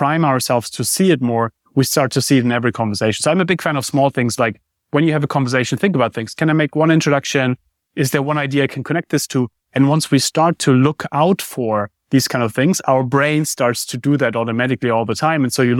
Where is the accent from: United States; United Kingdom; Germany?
Germany; I grew up in Germany. We love planning.